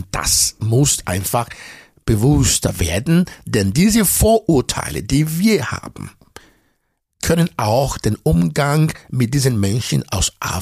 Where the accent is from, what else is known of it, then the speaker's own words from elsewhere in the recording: Nigeria; first language Edo; German is a second language; das ist ein Wort aus meiner Muttersprache Edo, eine von 400 Sprachen, die man in Nigeria spricht und bedeutet spielend erleben.